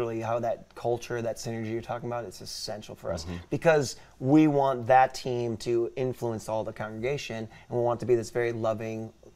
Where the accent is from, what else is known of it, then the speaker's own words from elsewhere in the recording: Chicago, Illinois, United States; No, I'm from Chicago, actually.